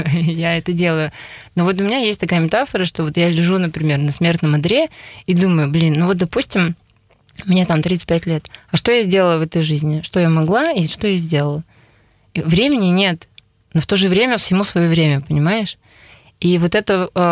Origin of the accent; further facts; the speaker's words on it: Belarus; also born or lived in Perm, Russia; я родилась в Перми, а выросла в Белоруссии, то есть я жила в военном городке, где было всего 4 дома